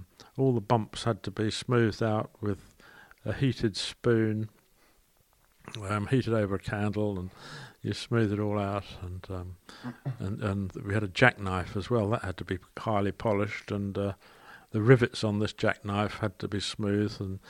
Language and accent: English; Shirley, London, United Kingdom; also born or lived in Addiscombe; I was born in Addiscombe, and we lived at number 13 the Lees in Shirley. I was born in 1937.